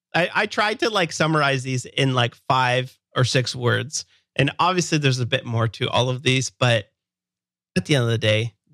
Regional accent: Canada; I'm a developer from Canada.

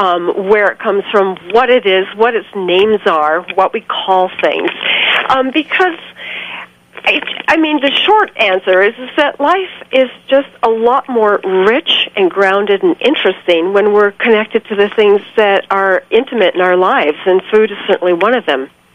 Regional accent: California, United States; And I grew up in California. We always had a fabulous garden. And of course, things grow beautifully there, not like New Mexico.

